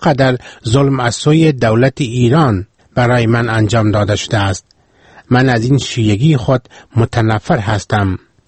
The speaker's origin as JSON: {"language": "Persian", "country": "Afghanistan", "said": "من افغانی هستم"}